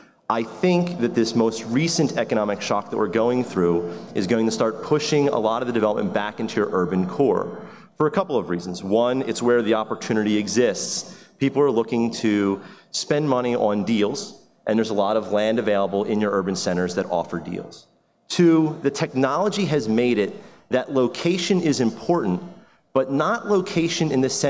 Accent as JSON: {"language": "English", "town": "Lindenwold", "region": "New Jersey", "country": "United States", "tie": "born or raised there", "said": "I am actually a South Jersey person through and through. I grew up in Lindenwald. My family is still living there today, and they started there a number of years ago."}